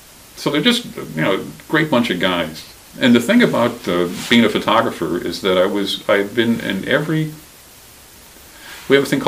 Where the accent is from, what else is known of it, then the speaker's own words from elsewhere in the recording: Detroit, Michigan, United States; It's interesting that when I finally got back to Detroit, my hometown